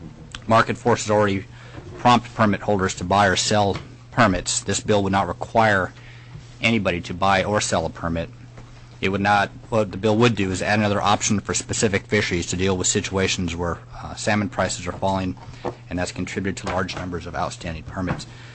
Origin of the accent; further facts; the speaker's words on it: Alaska, United States; I made some calls to some folks back in my hometown out in Bristol Bay